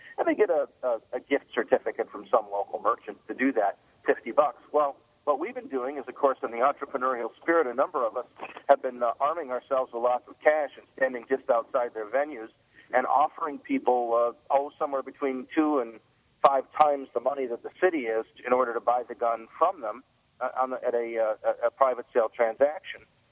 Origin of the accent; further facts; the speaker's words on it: Chicago, Illinois, United States; but I'm from Chicago and I've been I've had some glancing involvement in the legal system.